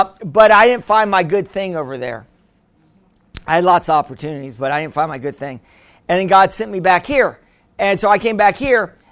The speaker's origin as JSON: {"language": "English", "country": "United States", "said": "And I said, I'm American. I speak no Spanish."}